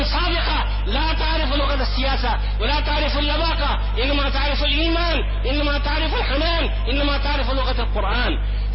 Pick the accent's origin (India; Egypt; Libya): India; انا هندي الثقافة، انا رجل ولدت ونشأت في الهند، ولكن اؤمن بمحمد عليه الصلاه والسلام، اؤمن بالقران